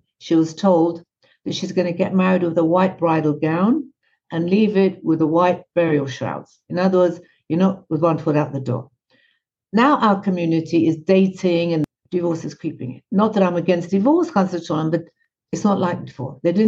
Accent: England, United Kingdom; moved away as an adult; also born or lived in India / Italy; now in New York, United States; Well, I'm a really wandering Jew. My parents are Iranian. I was born in India. Then we moved to England. I got married and moved to Italy, where I had my children, and I met Chabad. And for the moment, I'm living here in New York.

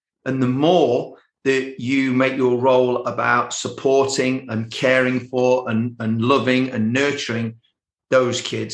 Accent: England, United Kingdom; No, I'm English. I don't come from Finland.

